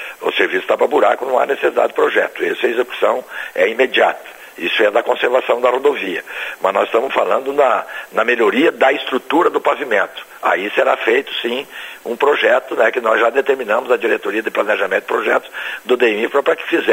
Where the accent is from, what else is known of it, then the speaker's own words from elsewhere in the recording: Curitibanos, Santa Catarina, Brazil; como diz o caboclo da minha terra ali de Curitibanos